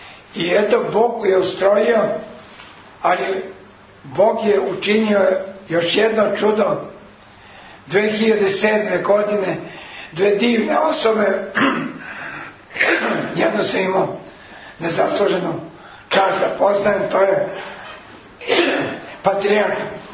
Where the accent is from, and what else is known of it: Serbia